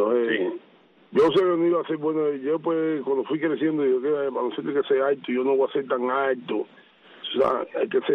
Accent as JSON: {"language": "Spanish", "region": "Santiago de Cuba", "country": "Cuba", "tie": "born or raised there", "also_born_or_lived": "Havana", "said": "cuando yo fui a mi primeros juegos escolares en Camagüey, que salí de Santiago de Cuba por primera vez"}